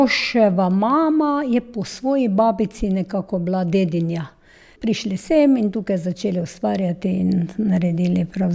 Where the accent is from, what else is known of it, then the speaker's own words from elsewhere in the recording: Vitomarci, Drava, Slovenia; Prihajam iz Vitomart, Sveti Andraž, to je naslednja občina, ni daleč.